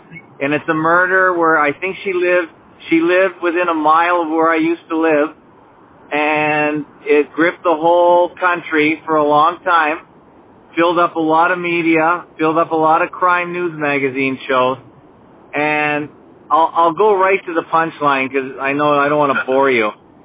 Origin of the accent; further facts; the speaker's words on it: Canada; born there; because I was born in Canada